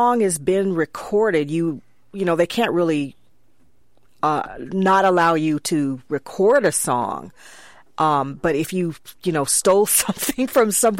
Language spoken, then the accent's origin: English; San Francisco, California, United States; also born or lived in San Diego; Absolutely. Yes, yes. This is definitely my hometown, and the people have been really wonderful and supportive.